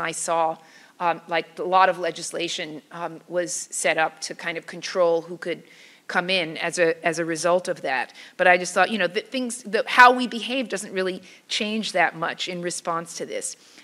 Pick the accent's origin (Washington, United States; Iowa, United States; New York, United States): New York, United States; New York City; I'm a New Yorker, born, and I live there my entire life